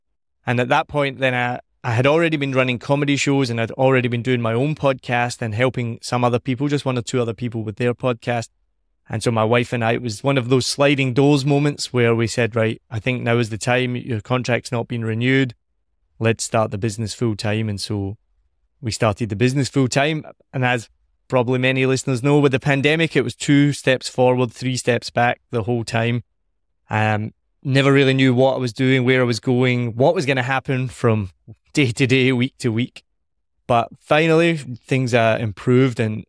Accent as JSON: {"language": "English", "region": "Scotland", "country": "United Kingdom", "also_born_or_lived": "United States / Australia / New Zealand", "said": "Well, you know, I'm Scottish, right? So obviously I like to talk."}